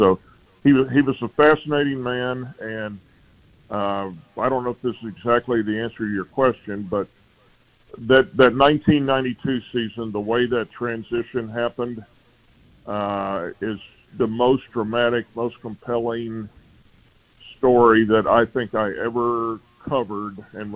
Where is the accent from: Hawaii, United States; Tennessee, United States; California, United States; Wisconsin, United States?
Tennessee, United States; Knoxville; And I told him, I'm from Knoxville, Johnny Majors sent me.